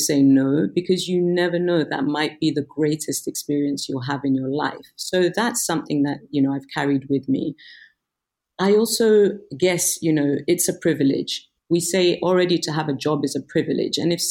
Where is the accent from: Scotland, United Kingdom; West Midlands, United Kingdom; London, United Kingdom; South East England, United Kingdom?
London, United Kingdom; also born or lived in Ghana; I'm fully Ghanaian, but I was born in Ghana. We left when I was still a baby. We went to the UK. So I grew up in the UK, all my schooling, formative years were there. So, you know, if you ask me where is home today, I'll tell you it's both London and Accra, Ghana